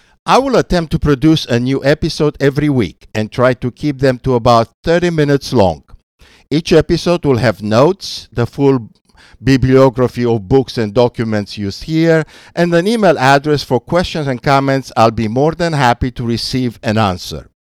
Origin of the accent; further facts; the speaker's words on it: Romania; accent: Romanian; English is a second language; now in United States; The podcast will be narrated by an American Jew born and raised in Romania, whose English, after many years in the States, still has a Romanian accent.